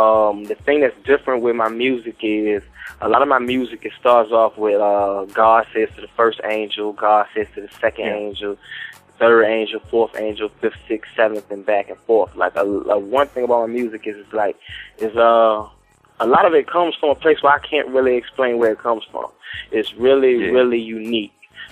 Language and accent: English; Richmond, Virginia, United States; I'm from Richmond, Virginia, Northside Highland Park.